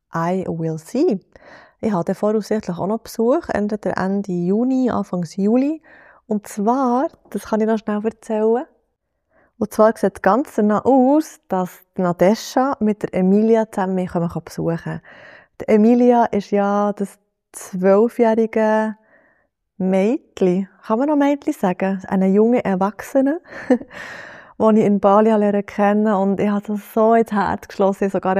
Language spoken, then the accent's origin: German; Bern, Switzerland; dass ich ein bisschen meine Heimat zeigen kann, den wunderschönen Thunersee.